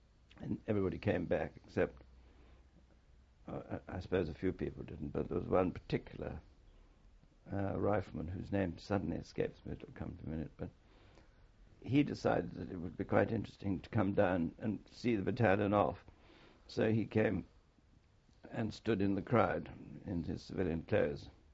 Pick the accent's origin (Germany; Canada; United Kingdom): United Kingdom; England; Although I had no idea about the being an Englishman, I hadn't really understood the significance of it